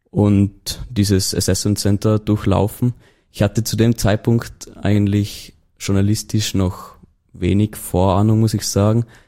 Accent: Tyrol, Austria; Also wie man vielleicht unschwer in dem Laufe der Folge auch hören wird, komme ich aus Tirol.

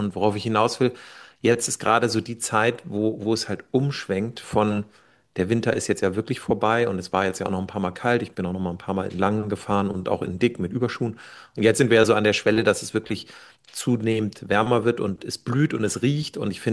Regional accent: Frankfurt, Hesse, Germany; wo kommen Sie denn her? Und ich sage, ja, aus Frankfurt.

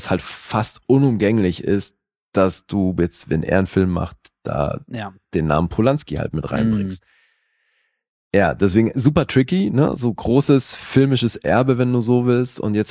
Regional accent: Bern, Switzerland; Also die haben hier in meiner Heimat gedreht, Kanton Bern in der Schweiz.

